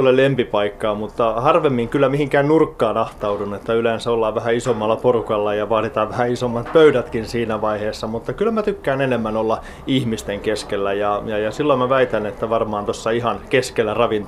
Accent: Helsinki, Uusimaa, Finland; now in Espoo, Finland; kotoisin olen alun perin Helsingistä, vaikka suurimman osan elämästä asunut Espoossa.

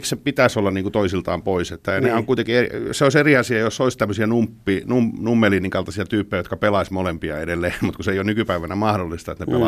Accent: Uusikaupunki, Southwest Finland, Finland; kun mä olen Uudestakaupungista kotoisin

